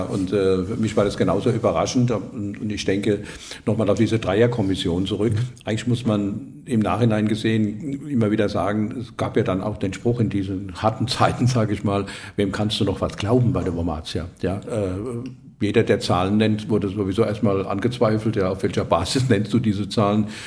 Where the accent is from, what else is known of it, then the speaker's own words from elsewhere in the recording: Worms, Rhineland-Palatinate, Germany; wenn du irgendwo hinkamst, ja, und ich sagte, ich komme aus Worms